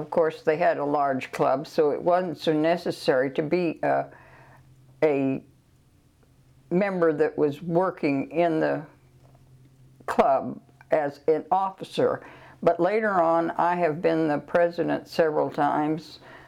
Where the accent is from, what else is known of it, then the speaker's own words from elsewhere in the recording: Nebraska, United States; I have lived on a farm all of my life. And of course, I was born in Nebraska, and I went to a rural school.